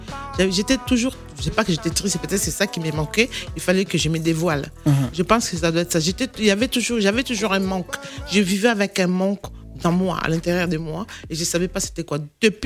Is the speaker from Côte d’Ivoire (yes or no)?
no; Kasaï-Oriental, DR Congo; Moi, je viens du Congo.